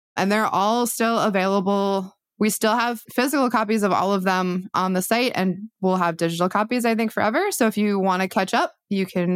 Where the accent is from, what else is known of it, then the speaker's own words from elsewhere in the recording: Newark, Delaware, United States; I went to my hometown local comic shop, which is Captain Blue Hens in Newark, Delaware